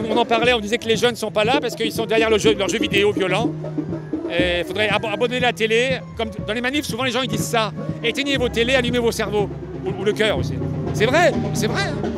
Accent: Bourgogne-Franche-Comté, France; Ben moi, je viens de Bourgogne exprès pour les soutenir

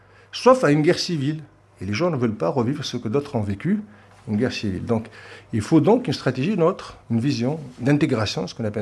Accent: Tunisia; peut-être en tant que Tunisien

